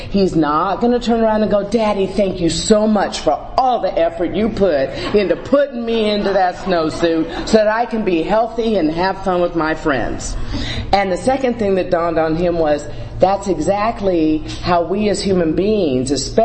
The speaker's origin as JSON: {"language": "English", "town": "Carmichael", "region": "California", "country": "United States", "said": "And I'm from Carmichael, Sacramento, California."}